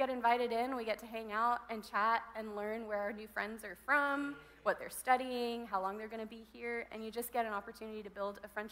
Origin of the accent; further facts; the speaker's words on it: Burkina Faso; I grew up in Burkina Faso, West Africa, among the Fulani people.